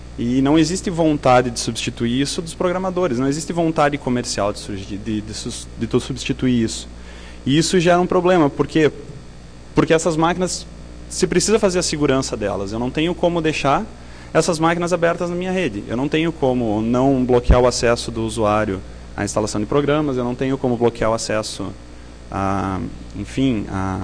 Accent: Passo Fundo, Rio Grande do Sul, Brazil; sou professor na área de redes, na minha cidade natal, em Passo Fundo.

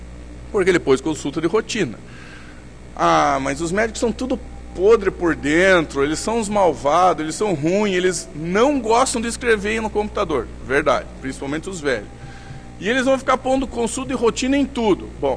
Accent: Curitiba, Paraná, Brazil; O SUS não é Curitiba, de onde eu venho.

